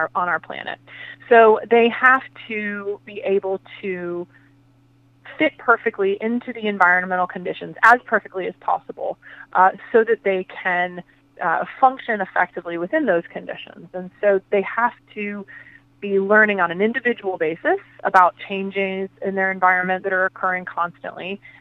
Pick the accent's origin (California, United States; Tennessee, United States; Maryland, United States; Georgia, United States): Georgia, United States; Atlanta; growing up in Atlanta at a time in the 70s and early 80s when dogs were still loose in the city.